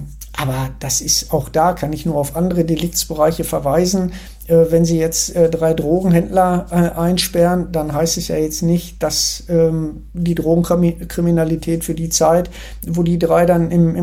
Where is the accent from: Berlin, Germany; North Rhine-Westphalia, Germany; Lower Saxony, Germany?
North Rhine-Westphalia, Germany; ich komme ja aus dem Ruhrgebiet, da ist Fußball wie eine Religion